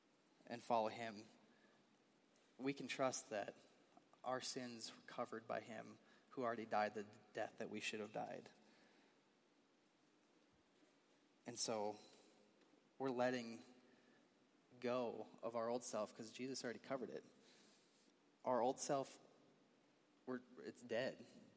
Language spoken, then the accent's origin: English; Wisconsin, United States; born or raised there